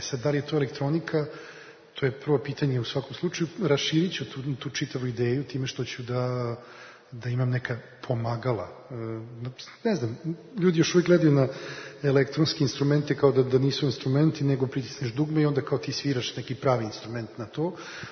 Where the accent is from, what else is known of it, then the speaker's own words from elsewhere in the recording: Belgrade, Serbia; ja sam rođen u Beogradu, ovde sam počeo da proklijao, počeo se bavim muzikom, da rastem